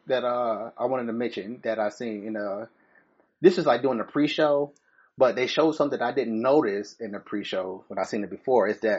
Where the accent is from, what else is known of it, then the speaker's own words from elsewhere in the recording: Detroit, Michigan, United States; of course, I'm from Detroit and the actual city, Detroit, not you fakers.